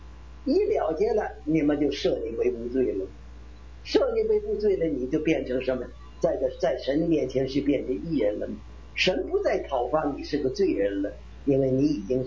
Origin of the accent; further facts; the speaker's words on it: Northeast China, China; 我生在东北，三岁当亡国奴，我三岁，因为日本是1931年侵略中国，成立了东北，成立满洲国嘛，我28生